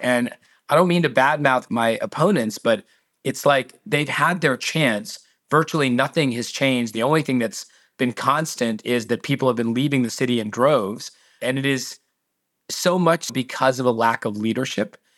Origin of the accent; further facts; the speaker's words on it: Baltimore, Maryland, United States; so much of why I love Baltimore has to do with how I got here. My mom and dad are retired city school teachers. When I was 3 years old, they crossed an oce